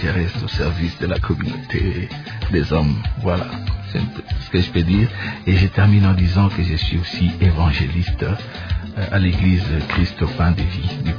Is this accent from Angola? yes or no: no; DR Congo; Je ne suis pas congolais de Brazza, je suis congolais de la RDC.